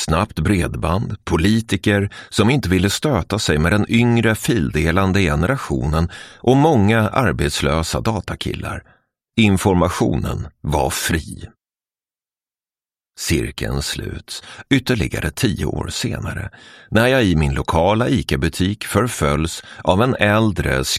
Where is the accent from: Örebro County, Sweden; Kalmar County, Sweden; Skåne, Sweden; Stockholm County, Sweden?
Örebro County, Sweden; Örebro; När jag växte upp var stadsbiblioteket i Örebro en fristad